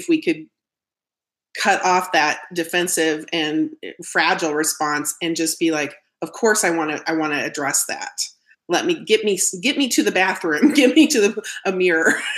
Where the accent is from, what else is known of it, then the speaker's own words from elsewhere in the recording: Midwest, United States; I'm from the Midwest, Doug